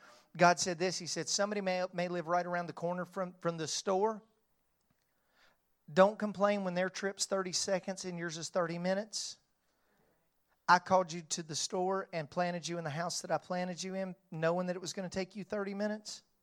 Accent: Knoxville, Tennessee, United States; I grew up in right outside of Knoxville, Tennessee. I'm a University of Tennessee fan.

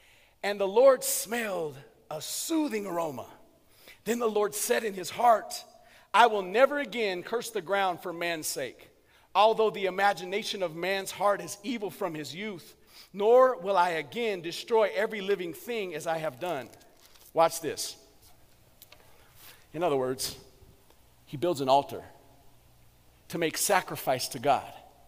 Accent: Colorado, United States; I grew up in Colorado, and in Colorado, my grandfather had a garden and an orchard in the backyard.

